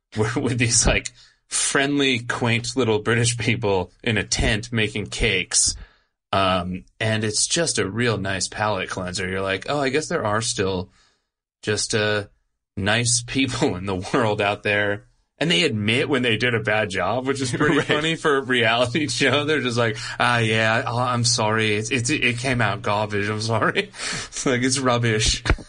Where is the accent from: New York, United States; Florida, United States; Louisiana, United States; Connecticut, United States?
Connecticut, United States; that I'm from Connecticut, which is a, you know, tried and true blue state.